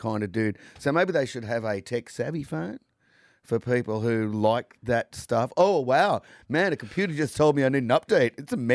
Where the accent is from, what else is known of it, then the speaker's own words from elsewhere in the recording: United States; and of course, we're from America, and we're bigger than better than anybody, and we own Ugg boots.